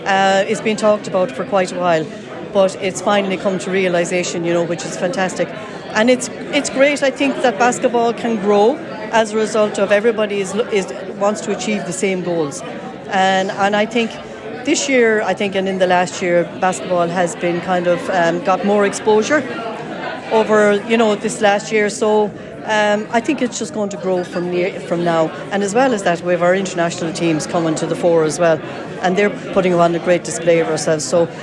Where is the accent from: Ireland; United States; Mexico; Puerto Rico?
Ireland; Ballinrobe, Connacht; also born or lived in Galway; I'm originally from Ballinrobe, which used to have a great basketball kind of history to it.